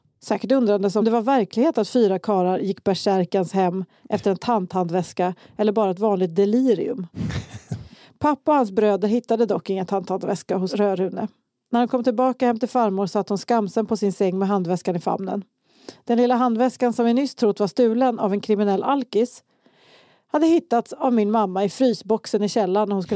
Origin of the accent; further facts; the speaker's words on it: Kalmar, Kalmar County, Sweden; Så var det där jag växte upp i Kalmar också.